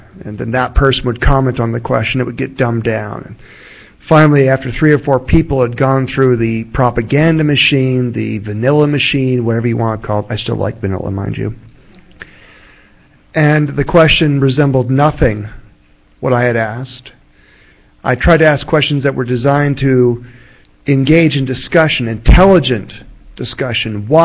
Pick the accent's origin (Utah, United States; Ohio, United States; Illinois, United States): Utah, United States; I was raised here in Utah. I was raised in Utah County.